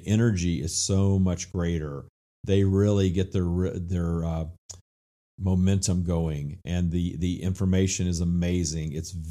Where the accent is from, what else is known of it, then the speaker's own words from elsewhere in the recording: Louisiana, United States; And it's departing from my home state of Louisiana, out of New Orleans.